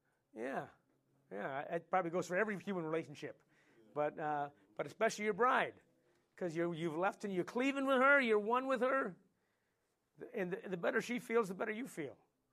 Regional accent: Midwest, United States; I'm from the Midwest.

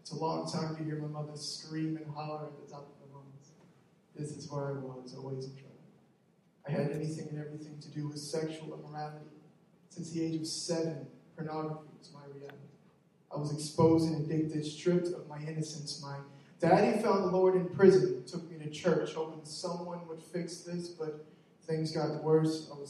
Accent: Houston, Texas, United States; moved away; I was born and raised in Houston, Texas. I came to Jersey in the spring of 2013 because I met a girl online.

